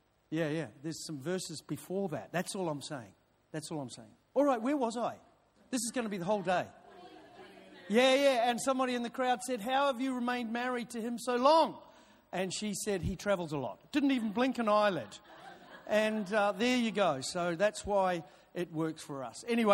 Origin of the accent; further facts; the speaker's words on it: New Zealand; moved away as an adult; now in Melbourne, Australia; I'm a New Zealander, but I've had healing of the memories. And then moved to Australia in my early 20s.